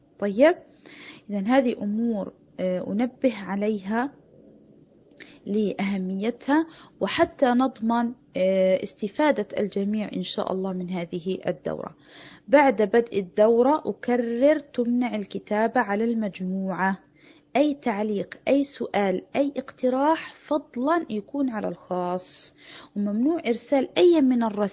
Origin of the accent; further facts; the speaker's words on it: United Arab Emirates; now in Canada; طبعا أنا فلسطينية الأصل، ولدت وترعرعت في الإمارات، وحاليا الآن مقيمة في كندا منذ عام تقريبا